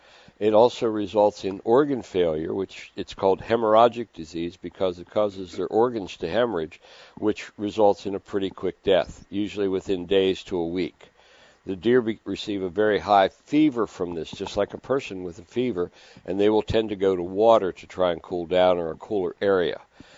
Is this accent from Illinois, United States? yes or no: no; Altoona, Pennsylvania, United States; I mean, I'm from Altoona.